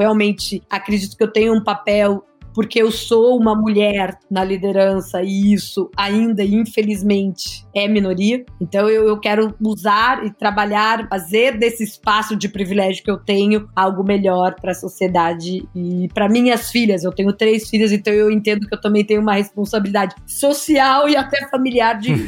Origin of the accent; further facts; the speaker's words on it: Mogi Mirim, São Paulo, Brazil; Eu sou do interior de São Paulo, caipira, de uma cidade chamada Mojimirim, uma cidade pequena perto de Campinas, ali.